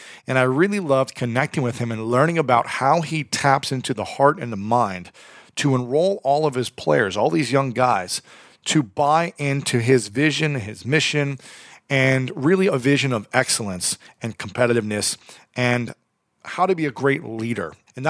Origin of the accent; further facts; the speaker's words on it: Ohio, United States; You all know that I am from Ohio.